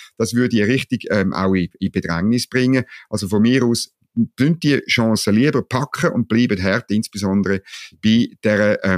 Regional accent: Switzerland; ich als Schweizer Steuerzahler, ich kann nicht viel ändern in Gaza

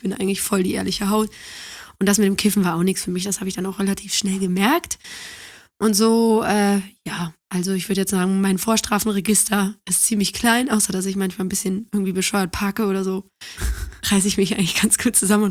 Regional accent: Cologne, North Rhine-Westphalia, Germany; also born or lived in Düsseldorf; Ich bin ja Kölnerin mit Leib und Seele.

